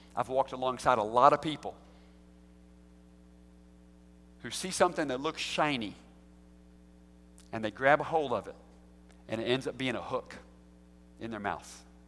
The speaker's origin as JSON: {"language": "English", "country": "United States", "tie": "born there", "said": "I was not a Christian, just because I was born in America and went to church."}